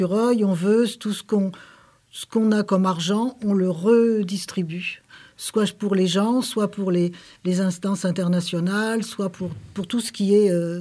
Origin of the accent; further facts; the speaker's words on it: Paris, Île-de-France, France; Moi, je suis une fille d'ouvrier, je suis parisienne